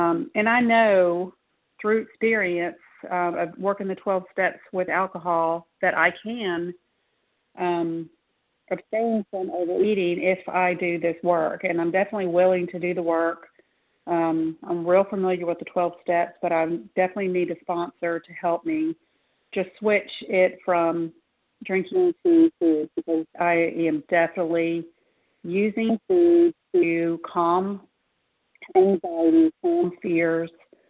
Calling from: Mississippi, United States; I'm calling from the Gulf Coast of Mississippi

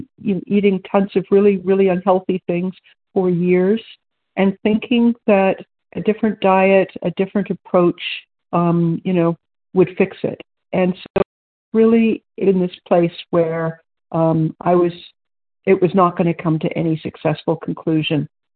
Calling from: Ontario, Canada; recovered, grateful, compulsive overeater in Ontario, Canada.

